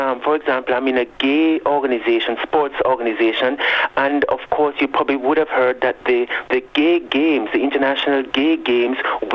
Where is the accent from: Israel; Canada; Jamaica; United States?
Jamaica; I'm from Jamaica, so, and we have a Brit just at the Commonwealth with cricket and all that sort of a thing, sports